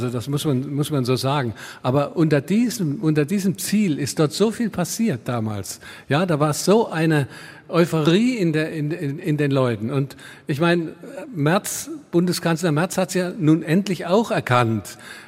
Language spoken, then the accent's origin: German; East Germany, Germany; Ich bin übrigens auch im Osten groß geworden.